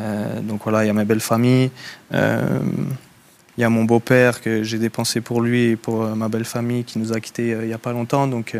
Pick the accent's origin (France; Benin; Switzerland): Switzerland; Geneva; Je suis genevois, on sait jamais ce qui peut se passer dans le futur.